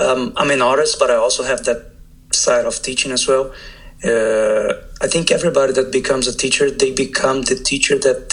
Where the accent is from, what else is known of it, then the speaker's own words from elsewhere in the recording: Brazil; Because it's a big city, my hometown. I think it's, I don't know right now, but I think it's one of the top five biggest cities in Brazil. But at the same time, it's the poorest area in Brazil.